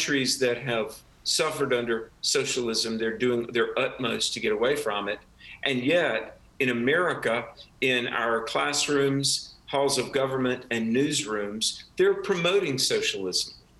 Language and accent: English; North Carolina, United States; and even in my home state of North Carolina, near Fayetteville, there was a socialist commune.